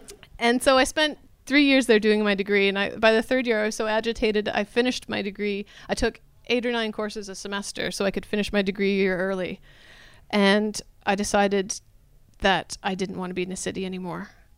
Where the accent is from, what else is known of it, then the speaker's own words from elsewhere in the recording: Canada; Rural Canada, I'm Canadian if you can't tell by the accent